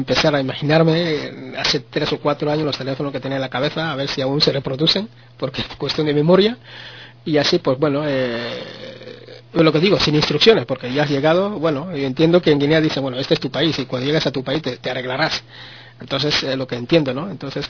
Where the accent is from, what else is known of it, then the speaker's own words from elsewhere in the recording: Spain; Sí, me dicen que soy español. O sea, que procedo de España, he vivido en España y que, por lo tanto, la familia lo tengo aquí. O sea, España es mi patria, es mi país.